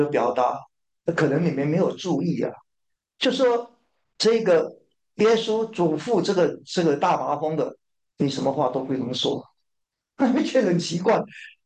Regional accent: Taiwan; 很简单啊，我是从台湾来的嘛

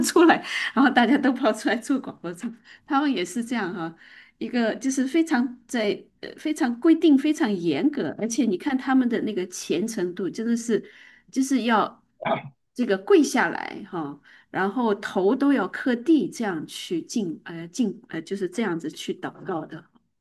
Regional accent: China; 或者我们中国人经常说的

